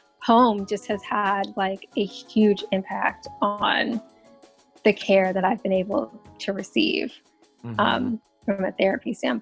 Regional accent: North Carolina, United States; Well, so I actually grew up in North Carolina.

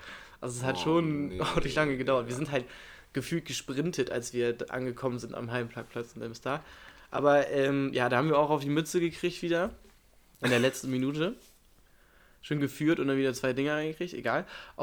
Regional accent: Hamburg, Germany; Wir sind Hamburger, also in Braunschweig.

